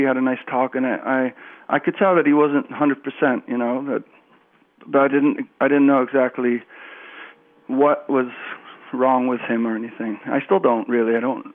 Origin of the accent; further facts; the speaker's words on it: St. Catharines, Ontario, Canada; he was actually from St. David's, Ontario, which is just down the road from where I grew up in St. Catharines.